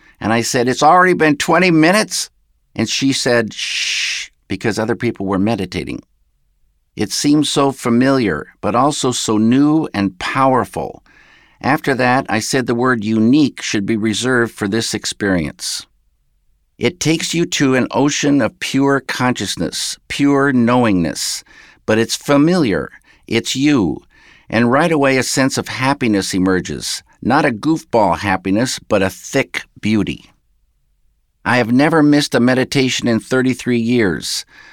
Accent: Northwest, United States; I started out just as a regular person growing up in the Northwest.

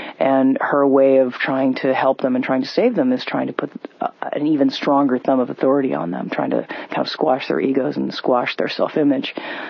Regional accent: Hollywood, California, United States; born or raised there

